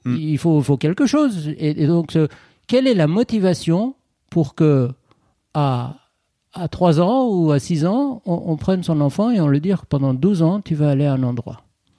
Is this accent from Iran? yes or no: yes; Tehran, Tehran Province, Iran; Alors, je suis iranien, donc okay. Je suis né en Iran. J'étais dans une école française à Téhéran.